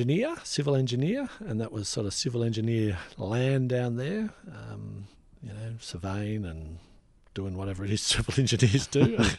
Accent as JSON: {"language": "English", "town": "Mornington", "region": "Victoria", "country": "Australia", "tie": "born or raised there", "said": "I was born in the Mornington Bush Nursing Hospital, as it then was."}